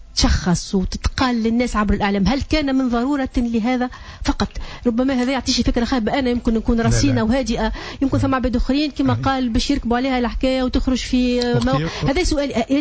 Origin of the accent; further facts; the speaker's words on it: Tunisia; بصفتي مواطنة تونسية